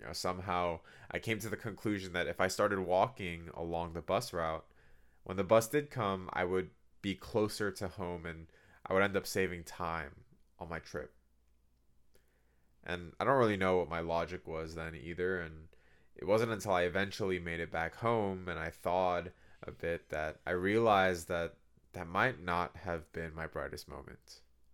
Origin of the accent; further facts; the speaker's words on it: Boston, Massachusetts, United States; the worst part of traveling by plane as a Bostonian in particular is getting to and from Logan Airport.